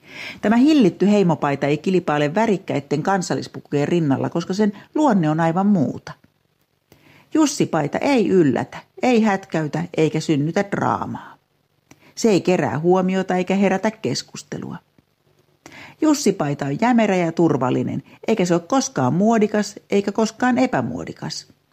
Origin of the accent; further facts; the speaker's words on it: Ostrobothnia, Finland; Meillä Pohjanmaalla on yksi erityinen vaate